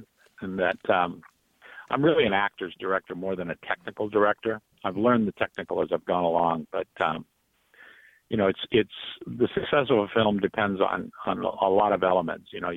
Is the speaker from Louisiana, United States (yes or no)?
no; California, United States; moved away as an adult; also born or lived in Hawaii; Yeah, I was born in Hawaii, raised out here in California. And at 18, I joined the Navy, and the last port of call was Boston, so I stayed there.